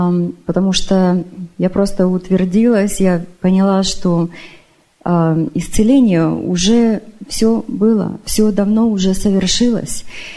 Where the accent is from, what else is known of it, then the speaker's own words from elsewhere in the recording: Federal Way, Washington, United States; я из Federal Way